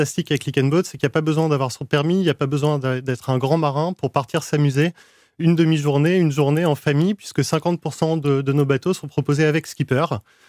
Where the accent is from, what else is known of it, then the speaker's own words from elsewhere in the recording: Brittany, France; moi je suis breton.